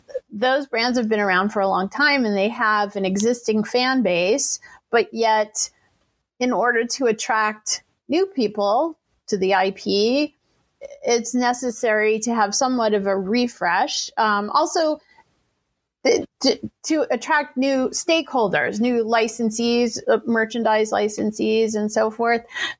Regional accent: England, United Kingdom; I'm really good at English, though. I am English.

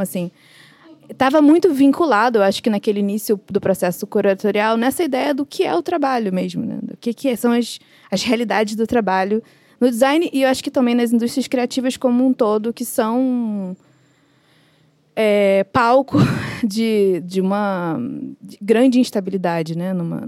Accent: Brazil; now in Porto, Portugal; eu sou brasileira, designer, curadora, editora e residente aqui do Porto há 4 anos.

